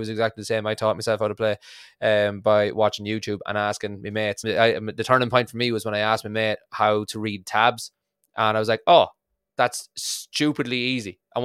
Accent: Ireland; accent: Irish; I'm from Ireland, just in case you didn't catch the accent

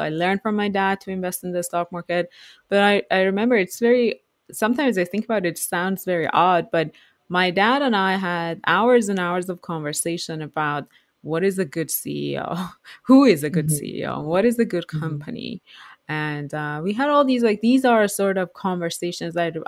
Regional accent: Iran; moved away as an adult; So I was born in Iran. And actually I was raised there until I went to college.

